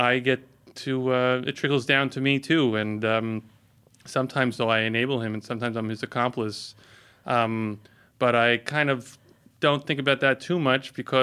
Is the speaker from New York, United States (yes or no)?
yes; New York, United States; now in Los Angeles, United States; I am from New York, recently relocated to Los Angeles.